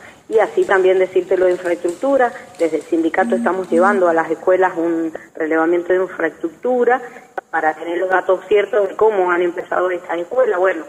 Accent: Mendoza, Argentina; los que somos de toda la vida de Mendoza sabemos muy bien, cuando éramos chicos

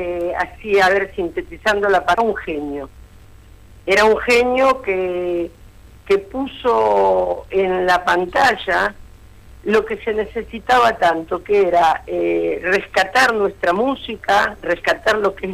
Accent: Lanús, Buenos Aires Province, Argentina; Yo soy de Buenos Aires, en la ciudad de Lanús.

